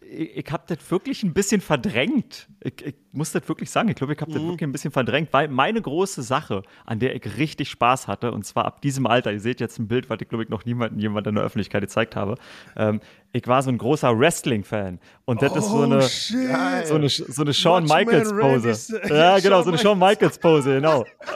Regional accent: Frankfurt, Brandenburg, Germany; born there; Meine Journey hat offiziell angefangen im Osten von Deutschland, in Frankfurt-Oder. Da wurde ich geboren.

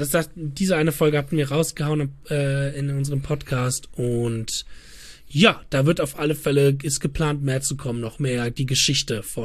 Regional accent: Mainz, Rhineland-Palatinate, Germany; als Mainzer ist das Tradition, dass du, wenn du irgendwie ein Musiker im Umfeld meinst, bist, dass du irgendwann mal im Fernsehgarten spielst.

